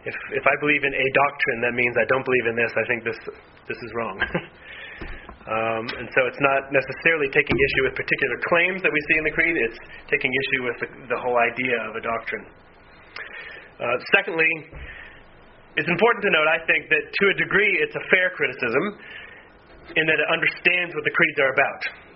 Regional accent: New England, United States; And then lots of other places too, but I'm from New England

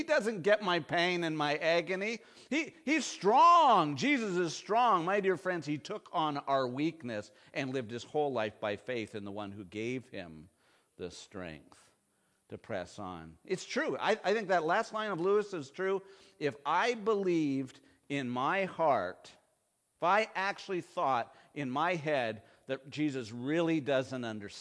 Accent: Canada; You know, one of my favorite stories, being Canadian, is Anne of Green Gables.

